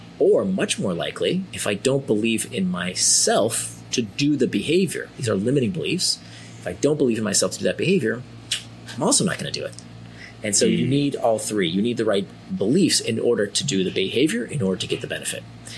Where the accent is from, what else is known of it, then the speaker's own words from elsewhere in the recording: Florida, United States; I was a kid who I grew up in Central Florida, and we had a community pool.